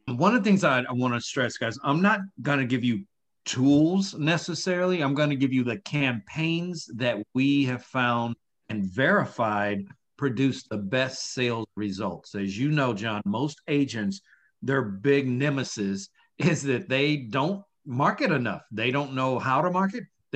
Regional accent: the South, United States; I'm from the South, so I say niches

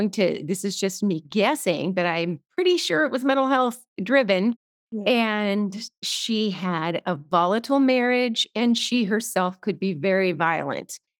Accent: Alaska, United States; Sure, I would love to. I grew up in Alaska. When I was a small child, I always had this sense of, this is not really my home.

